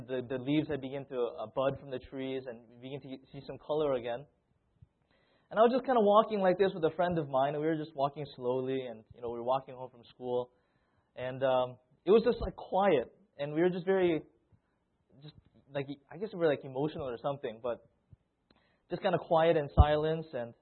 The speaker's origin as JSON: {"language": "English", "region": "Iowa", "country": "United States", "tie": "born or raised there", "said": "And I grew up in the Korean church, and even in Iowa, Korean churches can be pretty Korean."}